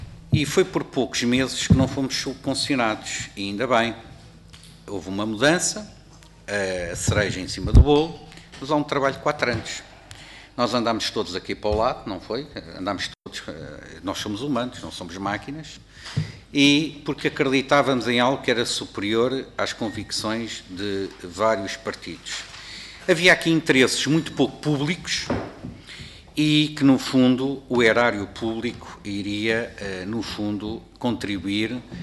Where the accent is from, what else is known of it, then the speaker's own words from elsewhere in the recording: Portugal; que era da Eslovénia, por isso eu sou português.